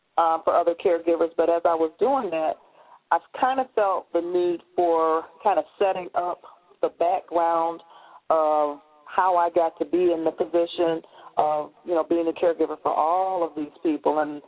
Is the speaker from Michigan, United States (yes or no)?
yes; Detroit, Michigan, United States; I hail from Detroit. I've been a Detroiter all my life. I absolutely love, love, love my city, despite what you may have heard.